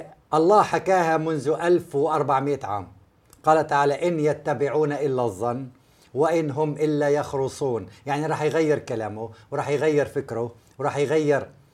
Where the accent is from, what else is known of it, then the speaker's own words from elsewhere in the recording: Aleppo, Aleppo Governorate, Syria; عم بحكي من ناحية عمري. كان عندنا في حلب قضيتين كذب، أنا كنت حاضرهم لما كنت شاب صغير